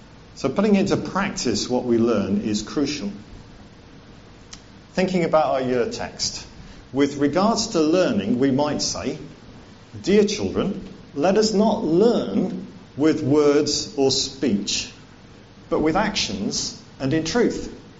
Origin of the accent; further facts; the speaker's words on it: Wales, United Kingdom; I was brought up in South Wales. An Englishman brought up in South Wales. They taught me Welsh for about 5 years. But I didn't want to learn Welsh.